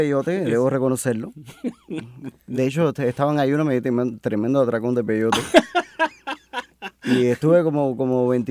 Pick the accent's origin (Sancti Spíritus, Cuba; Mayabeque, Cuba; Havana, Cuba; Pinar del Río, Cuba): Sancti Spíritus, Cuba; como le decíamos en Santi Espíritu, de donde yo soy, y donde me están oyendo probablemente ahora